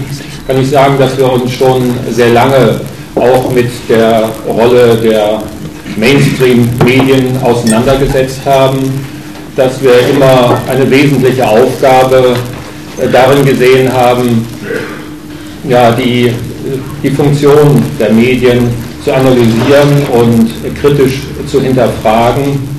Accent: Cologne, North Rhine-Westphalia, Germany; ich komme jetzt aus Köln

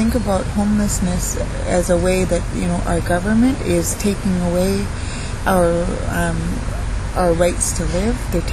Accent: Canada; I'm from the Coast Salish Nation

